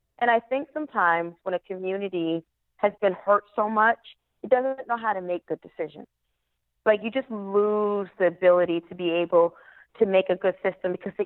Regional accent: Norwalk, Connecticut, United States; born there; my little inside joke with myself is that I was born in Norwalk, but I was made in Bridgeport.

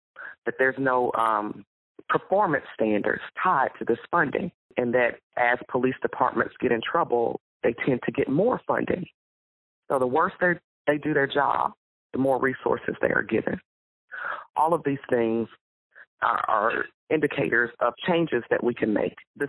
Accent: Mississippi, United States; now in New Orleans, United States; I'm not from New Orleans. I grew up in Mississippi.

